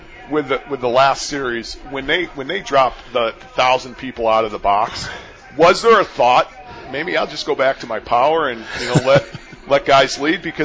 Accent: Wheaton, Illinois, United States; growing up in Wheaton, you know, to go back home and to see you do it.

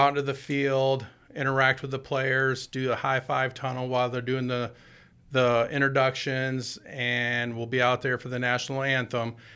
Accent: Michigan, United States; Originally from Michigan.

